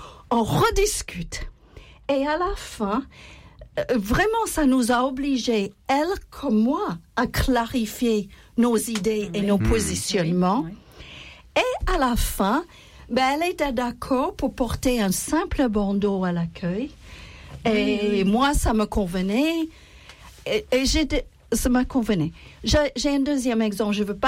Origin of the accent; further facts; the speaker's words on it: United States; French is a second language; d'origine américaine, vous avez entendu mon accent, donc vous savez.